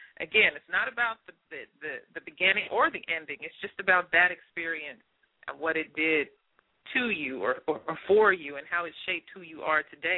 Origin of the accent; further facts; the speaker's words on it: Dallas, Texas, United States; A lot of us come from, you know, I'm from Dallas, Texas, so a lot of us come from places where there is an accent